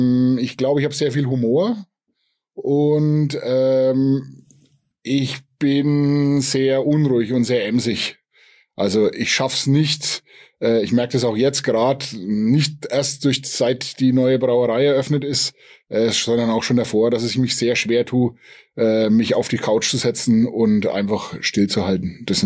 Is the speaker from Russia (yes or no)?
no; Bavaria, Germany; als Oberfranke ist man natürlich dem Bier schon immer ein bisschen zugeneigt